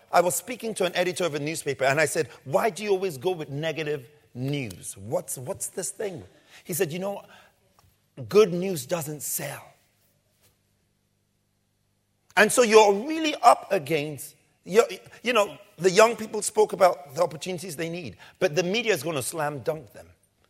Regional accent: Tottenham, London, United Kingdom; And by the way, I'm from Tottenham, just in case you haven't figured that out.

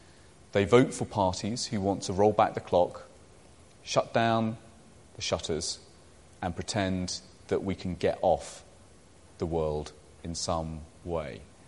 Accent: Birmingham, West Midlands, United Kingdom; If you think about George Cadbury from my hometown of Birmingham and the extraordinary Quaker tradition

